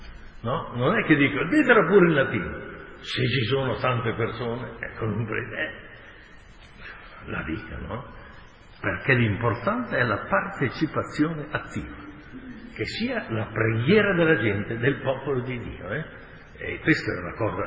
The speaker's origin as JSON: {"language": "Italian", "region": "Piedmont", "country": "Italy", "said": "Noi come piemontesi che siamo vicini alle montagne, le montagne obbligano ad essere molto controllati, no?"}